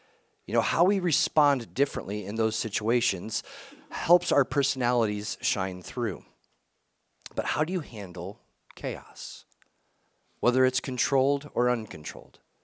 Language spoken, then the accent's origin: English; Ohio, United States; growing up in Ohio, as close to Sandusky, which they have this place called Cedar Point, it's an amusement park